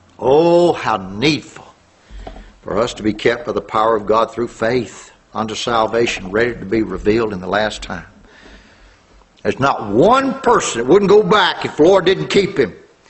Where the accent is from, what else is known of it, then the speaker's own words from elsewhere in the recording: Louisiana, United States; But I'm from Louisiana. And I can tell you this.